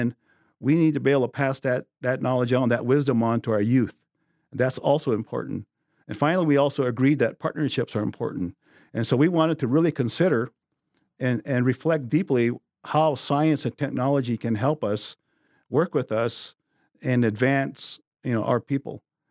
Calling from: South Dakota, United States; so I'm greeting you from the Black Hills of South Dakota, a geographic center of North America, and it's a sacred place to our people.

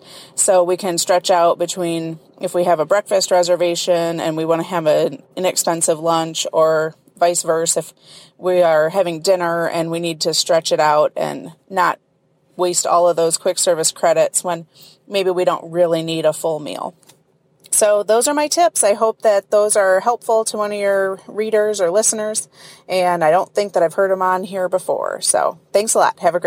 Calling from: Momence, Illinois, United States; I'm calling from Moments, Illinois.

